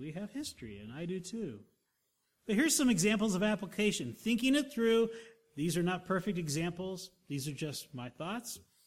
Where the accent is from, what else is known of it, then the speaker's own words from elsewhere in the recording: Germany; now in Pueblo, United States; When I came to Pueblo, Colorado, we came from Germany.